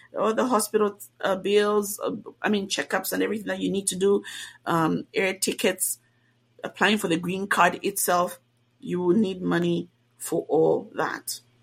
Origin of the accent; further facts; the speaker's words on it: Luanshya, Copperbelt, Zambia; born there; I was born in Luansha, so I would indicate Luansha, right?